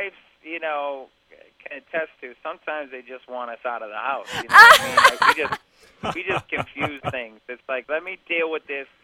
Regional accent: Boston, Massachusetts, United States; he's from Pittsburgh, I'm from Boston.

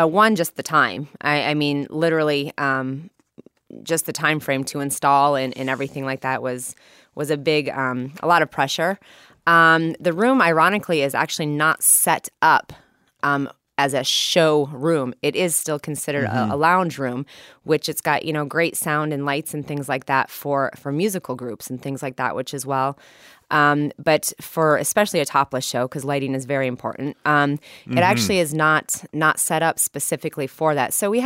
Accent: Minnesota, United States; also born or lived in Michigan; Prior to that, I'm from the Midwest, born in Michigan, grew up in Minnesota, and then turned down two full-ride scholarships to OCU and Point Park, Pittsburgh, to dance for a national touring company in Chicago.

